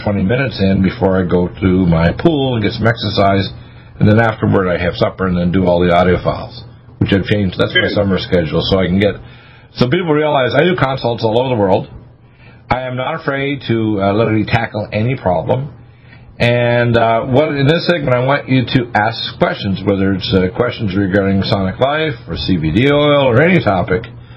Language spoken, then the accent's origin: English; Dartmouth, Nova Scotia, Canada; I was raised in Dartmouth, Nova Scotia.